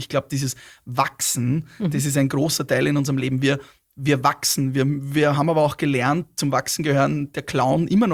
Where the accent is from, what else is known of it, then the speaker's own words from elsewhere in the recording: Upper Austria, Austria; weil wir es halt entdecken als Oberösterreicher